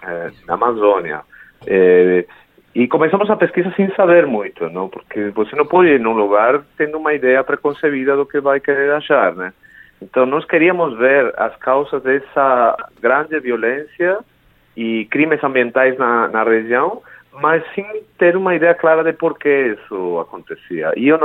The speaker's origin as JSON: {"language": "Portuguese", "country": "Spain", "second_language": "Portuguese", "said": "Eu sou espanhol."}